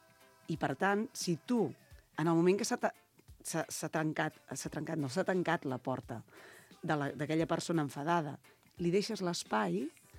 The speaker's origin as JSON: {"language": "Catalan", "region": "Catalonia", "country": "Spain", "said": "nosaltres som catalans, que estem vivint a Catalunya"}